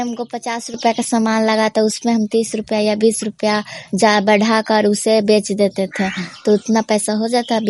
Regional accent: Bihar, India; मेरा घर नगर नौसा, मेरा जिला ललंदा।

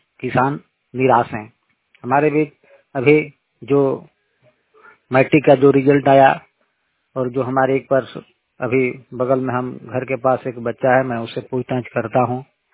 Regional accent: Jharkhand, India; मैं झारखंड के पलामू डिस्ट्रिक्ट से हूँ, तो मेरा गांव मेरा घर है।

